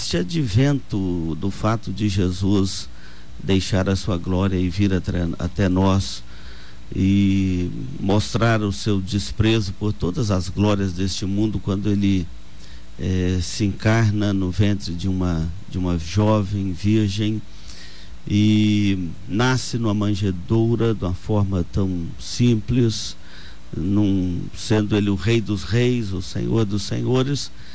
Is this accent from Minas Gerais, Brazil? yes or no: yes; Carangola, Minas Gerais, Brazil; Lá em Minas, de onde eu venho, a cidade de Carangola